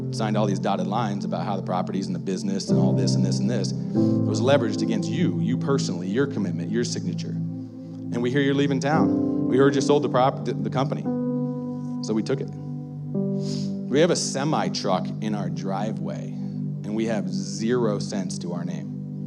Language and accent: English; Ashland, United States; also born or lived in Colorado; Now, I'm from Ashland, so when I said it's time to go home, I meant here, but she knew. It was time to leave Colorado.